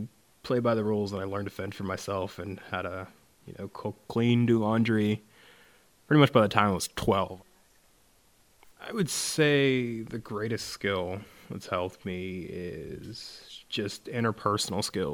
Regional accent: Pittsburgh, Pennsylvania, United States; born there; My birthday is September 20th, 1993. I was born in Pittsburgh

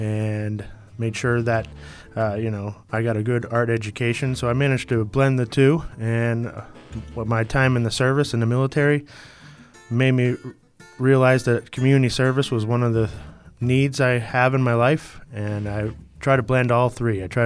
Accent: Stoneboro, Pennsylvania, United States; I am from Mercer County, a tiny little town called Stoneboro, Pennsylvania.

